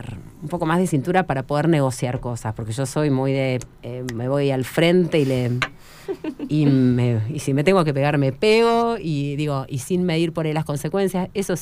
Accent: Neuquén, Argentina; quienes somos neuquinos, no sé si nacido y criado, pero yo soy nacido y criado igual

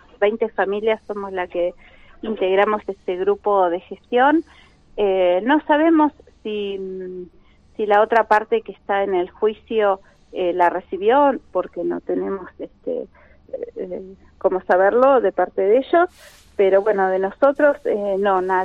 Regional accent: Argentina; born there; nosotros que somos nacidos acá en la Argentina, yo ya soy cuarta generación

